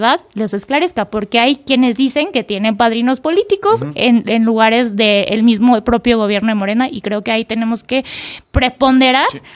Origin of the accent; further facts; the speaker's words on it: Mexico; como mexicanas y mexicanos debemos de erradicar esas prácticas de la política.